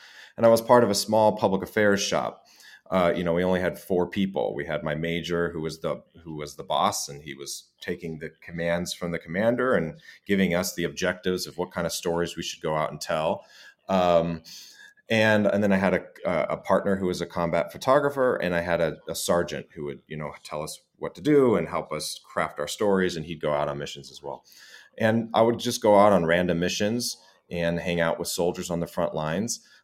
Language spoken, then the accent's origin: English; Los Angeles, California, United States; I am from Los Angeles, and I'm an American, and I speak one language. I barely speak Spanish very well.